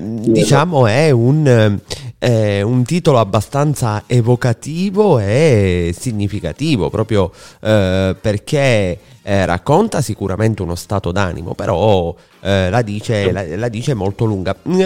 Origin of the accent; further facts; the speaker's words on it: Sicily, Italy; Sono siciliano come te, anche se siamo da due parti della Sicilia differenti, ma sono siciliano come te